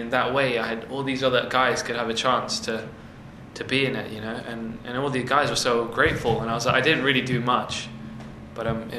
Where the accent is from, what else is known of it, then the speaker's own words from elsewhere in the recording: United Kingdom; accent: British; I tried to neutralize my British accent a bit